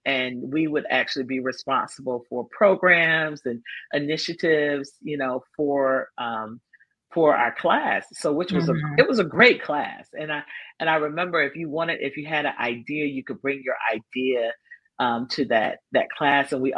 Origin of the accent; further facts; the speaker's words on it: Fayetteville, North Carolina, United States; I'm from Fayetteville. And then the next thing you know, like, what school you go to? And I was like, I went to Southview.